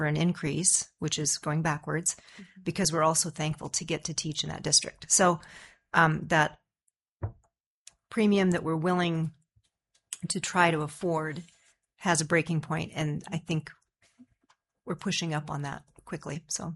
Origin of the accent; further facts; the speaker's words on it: Sitka, Alaska, United States; So far, mostly in my hometown of Sitka, people feel like that's still worth it.